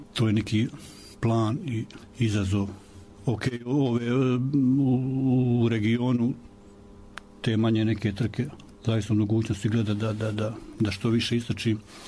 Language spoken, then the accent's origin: Serbian; Bileća, Republika Srpska, Bosnia & Herzegovina; Bio je još jedan naš porijeklom Bilećan koji zadnjih 20 godina živi u Beogradu, Branko Hrnjas.